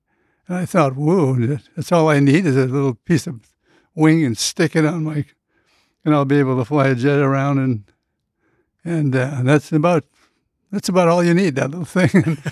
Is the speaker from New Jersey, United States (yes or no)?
no; North Dakota, United States; born there; I was born in North Dakota, and all the airplanes flew over North Dakota.